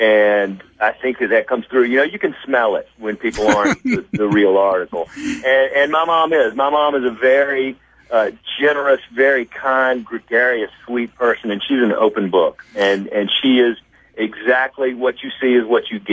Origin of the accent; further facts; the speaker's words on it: Albany, Georgia, United States; now in Savannah, United States; I'm born and raised in Albany, Georgia. Mm-hmm. Everyone in my family is. So we're from Southwest Georgia, and then we migrated over to coastal Georgia, over to Savannah.